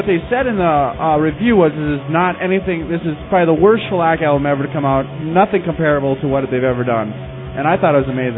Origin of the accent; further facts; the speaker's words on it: Thief River Falls, Minnesota, United States; Actually, I'm from Thief River Falls originally